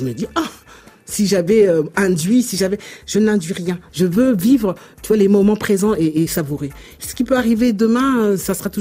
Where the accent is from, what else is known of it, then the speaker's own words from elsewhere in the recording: France; parce que je suis française.